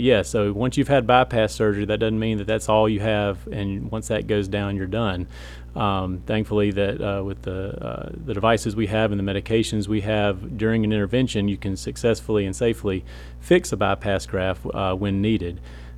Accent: Greenwood, Mississippi, United States; Yeah, so I'm originally from Greenwood, Mississippi, so down in the Delta, not too far from here, about 2 hours.

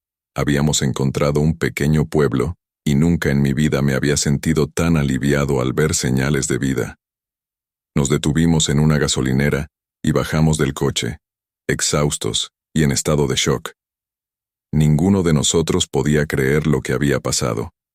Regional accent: Sonora, Mexico; Cuando crecí en Sonora, escuché muchas historias de migrantes que desaparecían intentando cruzar la frontera hacia Estados Unidos.

